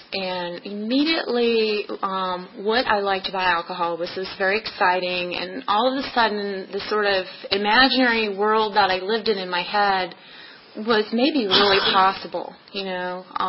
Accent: Fredericksburg, Virginia, United States; I grew up in Fredericksburg, and he worked in D.C., so he had that crazy commute to D.C.

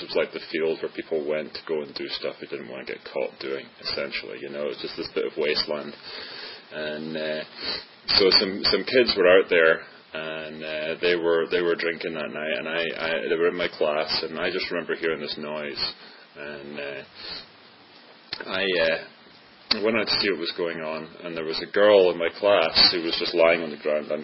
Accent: Scotland, United Kingdom; So, I was born and raised in Scotland

